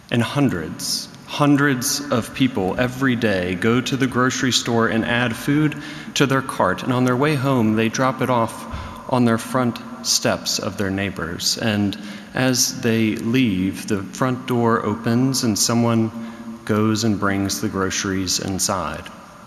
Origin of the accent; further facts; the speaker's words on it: the South, United States; I heard this a lot growing up in the South.